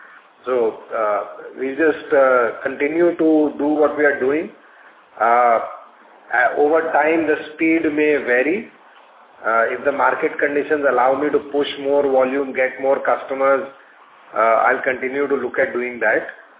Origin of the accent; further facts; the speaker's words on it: Kolkata, West Bengal, India; But even that day, I won't go to Gujarat. Halfway across the country, sir, ye, hum Kolkata walon ko